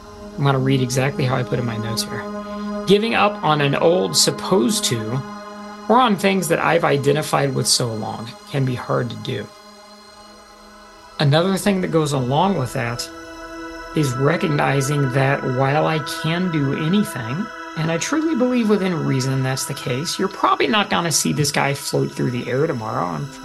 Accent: Midwest, United States; I am from the Midwest U.S., folks, and it just showed itself there.

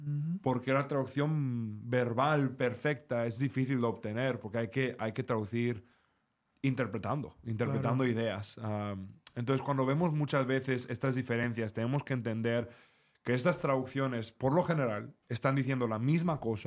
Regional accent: Spain; Y como español, a mí me duele un poco

